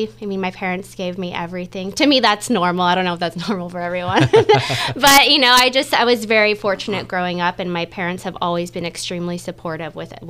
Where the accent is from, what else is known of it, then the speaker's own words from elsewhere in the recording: Clovis, California, United States; also born or lived in Fremont; I am a local hairstylist here in town, also lead a nutritionist organization. I moved here from Fremont when I was about 8 years old, so I'm a local pretty much. Went to Clovis East High School, all that good stuff.